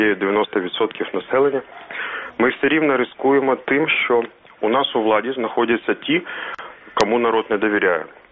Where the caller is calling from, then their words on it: Odesa, Odesa Oblast, Ukraine; я з Одеси.